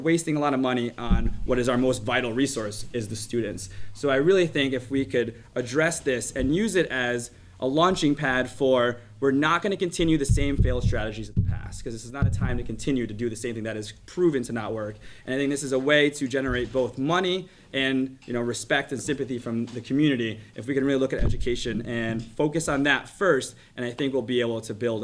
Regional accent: Norwich, Connecticut, United States; I grew up in Norwich, so I knew very well how the impact of having the casinos around impacted your, you know, look on the future.

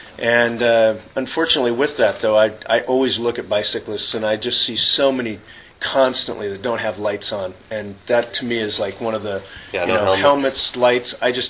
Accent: Santa Cruz, California, United States; now in Los Angeles, United States; I'm from Santa Cruz, and I did a critical mass in San Francisco in the 90s, and then started here in Santa Monica and then LA about 3 years ago, I guess.

